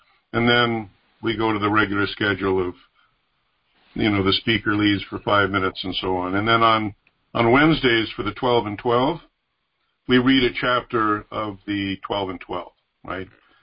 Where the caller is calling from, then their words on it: New York, United States; I'm an alcoholic, and I'm speaking from New York